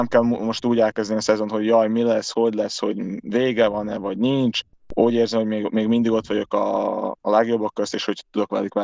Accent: Hódmezővásárhely, Csongrád-Csanád, Hungary; meg otthon, Hódmezővásárhelyen, ott meg folytatom az edzést vele, hogy hazaérek februárban.

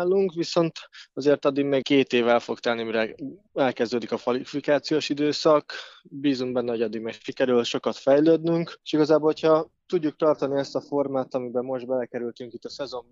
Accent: Kunszentmiklós, Bács-Kiskun, Hungary; én vidéki vagyok, Kunszemiklósról származok

